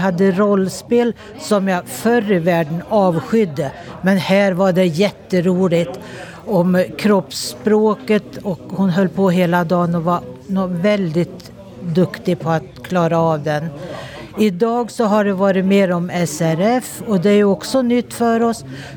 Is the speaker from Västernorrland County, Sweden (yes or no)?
no; Fagersta, Västmanland County, Sweden; now in Engelsberg, Sweden; och jag är från Fagersta, eller vi bor i Engelsberg men tillhör ju Fagersta-regionen.